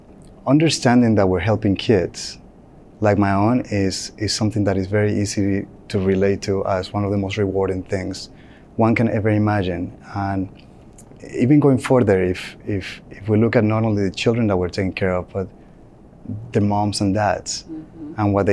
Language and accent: English; David, Chiriquí, Panama; when I came to that hospital in my hometown of David.